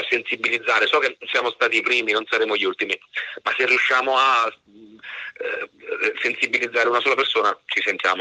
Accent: Casal di Principe, Campania, Italy; Io vengo da Casal di Principe

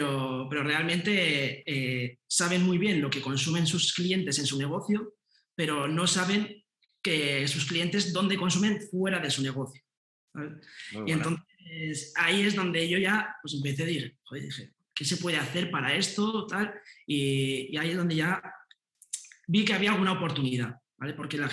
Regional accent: Pamplona, Navarre, Spain; yo soy de Pamplona y yo estudié marketing aquí en una escuela de negocios

